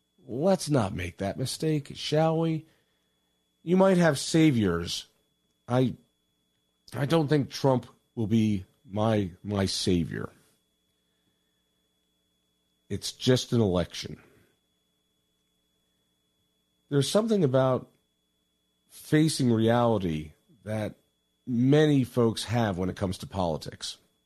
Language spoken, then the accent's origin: English; Colorado, United States; I grew up in Colorado.